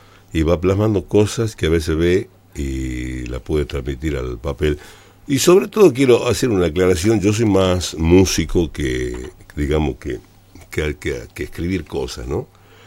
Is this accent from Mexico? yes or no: no; Tartagal, Salta, Argentina; Estamos aquí en Radio Nacional Tartagal, mi pueblo querido.